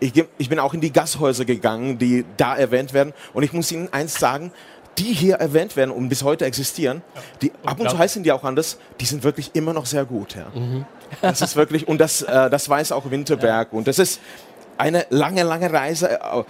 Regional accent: Liberec Region, Czechia; German is a second language; Also Deutsch ist nicht meine Muttersprache. Ich bin Tscheche, aber trotzdem, ich komme aus dem Grenzgebiet, aus der Nähe von Liberec

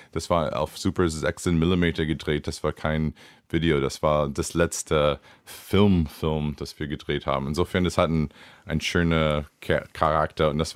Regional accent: Liberty, Missouri, United States; German is a second language; also born or lived in Kansas City; Ich bin geboren in Kansas City, in einer kleinen Stadt Liberty aufgewachsen, wo hier Jesse James kommt

